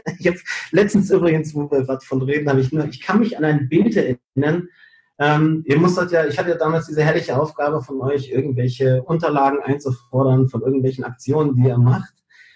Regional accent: Canary Islands, Spain; moved away; Ich komme aber ja eigentlich aus Gran Canaria. Wiederum ist aber dort der Bereich, die Gegend, wo ich aufgewachsen bin, die ist jetzt so zugebaut.

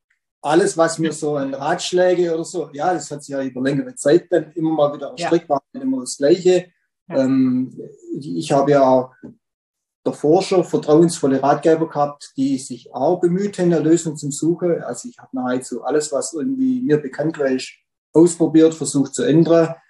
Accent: Rudersberg, Baden-Württemberg, Germany; aus Rudersberg, Baden-Württemberg, und wir haben einen Milchviehbetrieb seit annähernd 20 Jahren

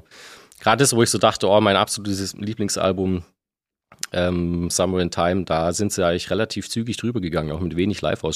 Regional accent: Mössingen, Baden-Württemberg, Germany; also born or lived in Tübingen; Aber ich bin zwar in Tübingen geboren, 83. Also ich bin jetzt schlappe 27, da bin ich dann zwar geboren, aber aufgewachsen in Belsen, das heißt eigentlich Mössingen ist so die Stadt, die man vielleicht kennen könnte, also im Steinlachtal.

